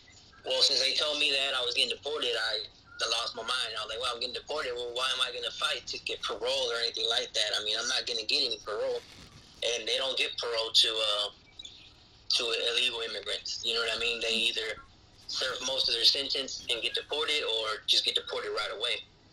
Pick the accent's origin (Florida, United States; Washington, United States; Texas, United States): Texas, United States; moved away as an adult; also born or lived in California; now in Monterrey, Mexico; I was born here in Monterrey, Mexico. So when I was 14 months old, I went to California. We migrated to the U.S. And from California, when I was five, we went to Texas from five and up, right?